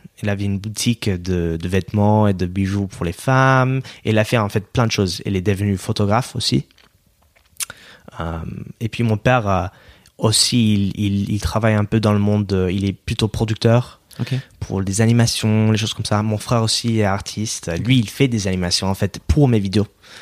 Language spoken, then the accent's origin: French; Oregon, United States; French is a second language; Moi, je viens de l'État d'Oregon, okay, juste au nord de la Californie, dans la côte ouest.